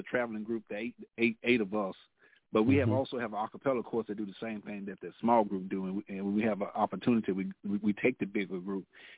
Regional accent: Mound Bayou, Mississippi, United States; from Mount Bayou, Mississippi, from the Lambton Street Church of Christ

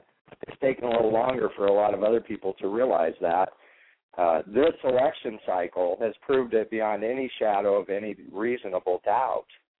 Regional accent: Iowa, United States; I started out at the precinct level in my home state of Iowa.

